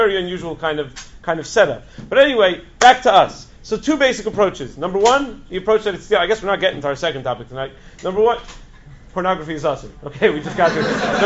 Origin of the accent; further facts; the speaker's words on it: New York, United States; I remember when I was a kid, I grew up in the Five Towns. I just never moved far from home.